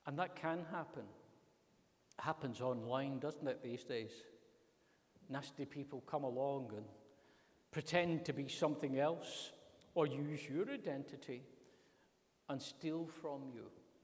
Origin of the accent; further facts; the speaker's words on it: Callander, Scotland, United Kingdom; As I say, I come from Callander. If you live in the West Coast, and particularly around Callander and the Trossachs, you value your leather